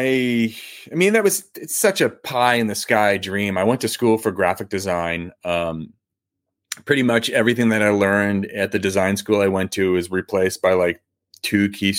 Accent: New England, United States; growing up in New England and trying to make something happen back there.

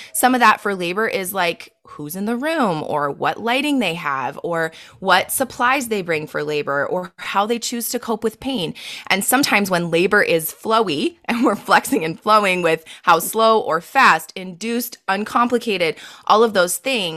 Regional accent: Quito, Pichincha, Ecuador; I grew up in South America. In Quito, Ecuador. I moved there when I was in seventh grade and then graduated high school there.

